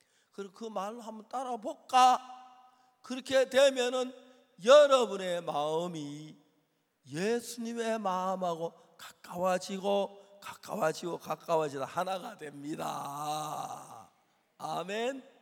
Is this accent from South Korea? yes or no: yes; Seonsan, North Gyeongsang, South Korea; 선산이 경북 선산이 제 고향인데